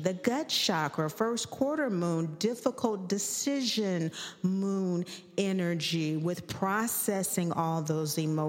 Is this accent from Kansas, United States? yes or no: yes; Kansas, United States; from Kansas. I grew up and went to college